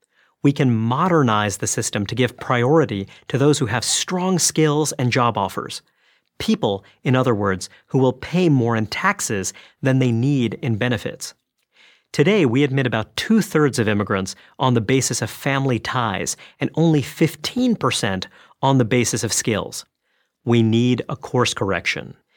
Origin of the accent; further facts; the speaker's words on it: New York City, New York, United States; I was raised in New York City